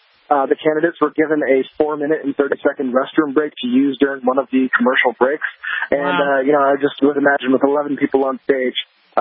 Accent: California, United States; I'm from Northern California, but I used to come up to Southern California a lot, so it's just great to be back in my home, state.

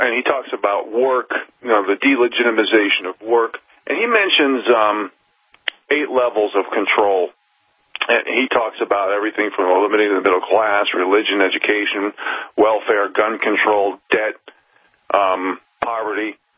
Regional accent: East Coast, United States; Like when I grew up on the East Coast, and it's, you know, there's double the population compared to when I grew up as a kid.

